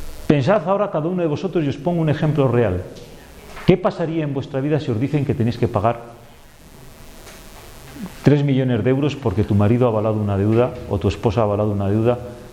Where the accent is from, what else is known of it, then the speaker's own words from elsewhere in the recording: Castile, Spain; Y más aquí, que somos castellanos viejos.